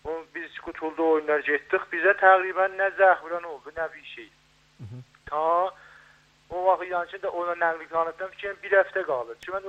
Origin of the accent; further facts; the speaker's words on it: Tabriz, East Azerbaijan, Iran; vaqiyyət bizdə Təbrizdə böyümüşük